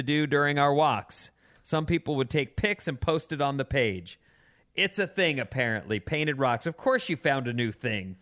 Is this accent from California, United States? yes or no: yes; California, United States; I'm from here. This is my home. This is where I want to live. I'm a Californian.